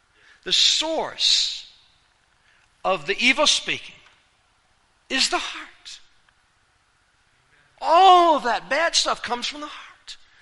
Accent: Japan; as a little boy, I grew up in Japan

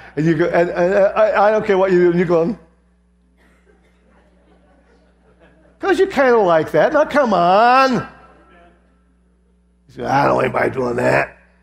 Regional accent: Lima, Ohio, United States; Now, you know, I'm not from the South. That may surprise some of you. I'm from Lima, Ohio.

